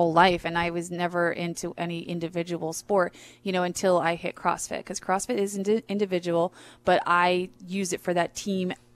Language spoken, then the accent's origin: English; New Jersey, United States; The beach is a special place to me because I grew up on the Jersey Shore, and it was